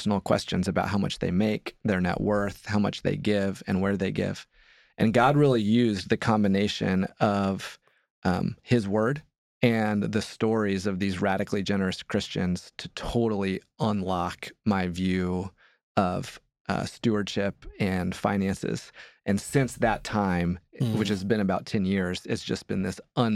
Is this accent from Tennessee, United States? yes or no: no; Indiana, United States; Now, keep in mind, growing up in Indiana, we're a basketball state.